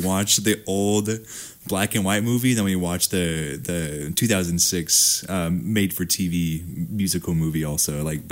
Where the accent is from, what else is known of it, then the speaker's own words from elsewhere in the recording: Deer Park, Washington, United States; I'm from Deer Park